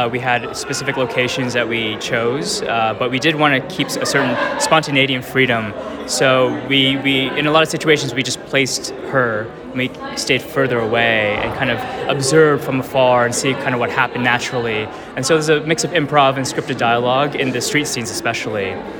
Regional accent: New York, United States; So JFK, the I'm from New York, and the airport decided to catch on fire a little bit

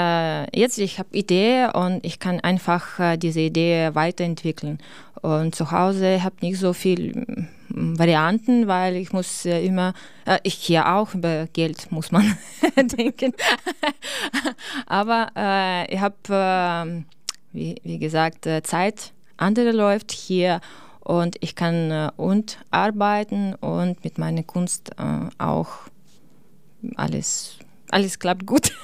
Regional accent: Ukraine; German is a second language; moved away as an adult; now in Germany; ich komme aus der Ukraine und schon fast 5 Jahre in Deutschland.

